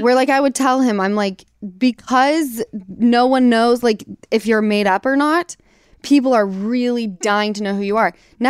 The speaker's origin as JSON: {"language": "English", "region": "Utah", "country": "United States", "said": "you're the reason why I am not … from Utah anymore, and that I'm freaking"}